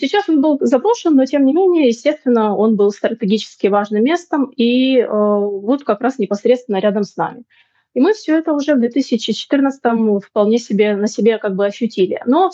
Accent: Mariupol, Donetsk Oblast, Ukraine; also born or lived in Siberia; мой дедушка, бабушка, моя мама, потом я с братом, мы все росли в Мариуполе. Мы как бы вот три поколения, да.

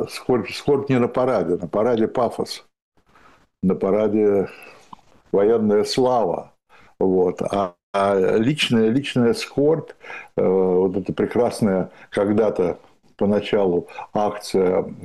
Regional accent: Moscow, Russia; я как бывший москвич могу сказать

